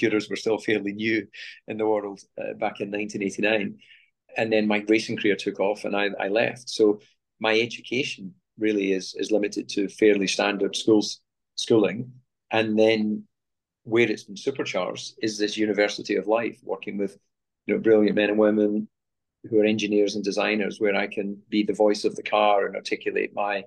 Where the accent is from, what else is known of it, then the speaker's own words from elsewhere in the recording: Scotland, United Kingdom; as a young boy karting and growing up in Scotland, I think I was fascinated by foreigners.